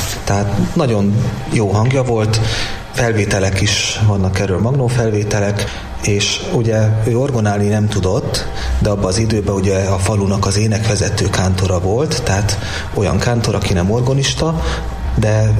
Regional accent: Budapest, Hungary; born there; Én Budapesten születtem, és szüleim vallásos családból valóak, mind a ketten, és vallásos neveltetést kaptam én is gyermekkoromban.

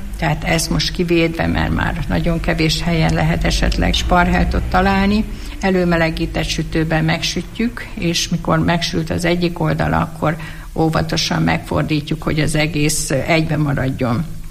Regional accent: Szuhakálló, Borsod-Abaúj-Zemplén, Hungary; born there; Szuhakálóba, az én szülőfalumba, aszaltalmából, körtéből készült a susinka leves.

